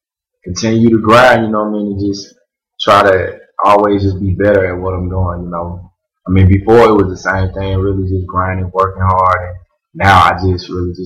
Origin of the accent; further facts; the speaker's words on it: Lithonia, Georgia, United States; I'm from Atlanta. I grew up in Lithonia, Georgia, actually, which is near Decatur, you know, in Stone Mound area, on the east side of the city.